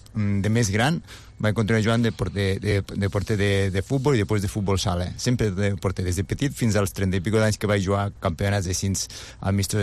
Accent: Lleida, Catalonia, Spain; born there; A Lleida, Lleida capital.

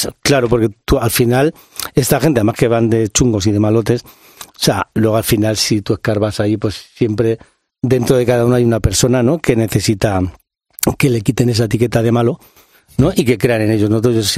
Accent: Madrid, Community of Madrid, Spain; soy un tío de Vallecas

